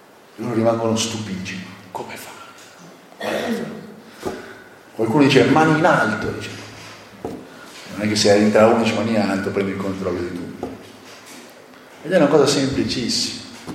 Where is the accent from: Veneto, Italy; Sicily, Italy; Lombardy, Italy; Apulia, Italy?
Veneto, Italy; Noi veneti l'abbiamo fatto.